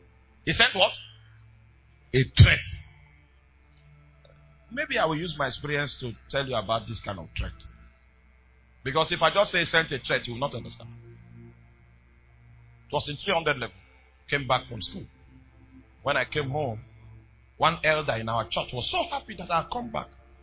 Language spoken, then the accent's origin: English; Kogi, Nigeria; You know, I'm from Kogi State.